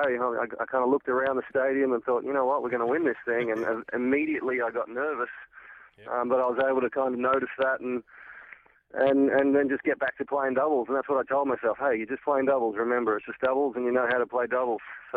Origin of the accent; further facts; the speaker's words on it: Australia; growing up in Australia